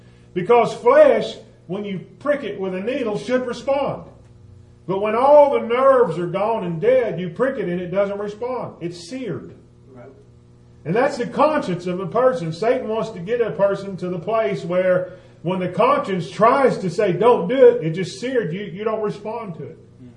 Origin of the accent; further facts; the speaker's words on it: the South, United States; You can tell I'm from the South. Hot iron. But hot iron. And I'm not ashamed of my Southern, you know, I am who I am